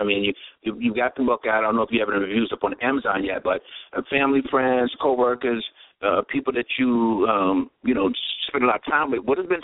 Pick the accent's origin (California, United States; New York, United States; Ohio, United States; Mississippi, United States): New York, United States; Spring Valley; We're here with guest Edith Nevis from Spring Valley, New York, my hometown, even though she actually lives out in Louisiana right now.